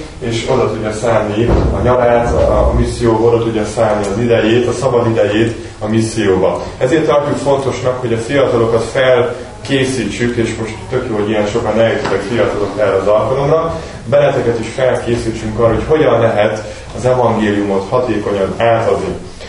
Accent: Debrecen, Hajdú-Bihar, Hungary; Én debreceni származású vagyok

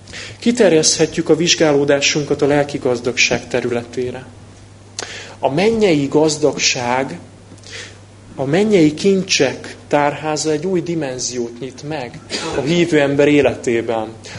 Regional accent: Budapest, Hungary; mert Budán nőttem föl

